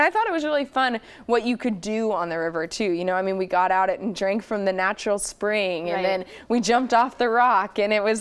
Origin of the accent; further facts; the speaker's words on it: San Diego, California, United States; And so I'm from San Diego, so I always brought my surf wetsuit out with me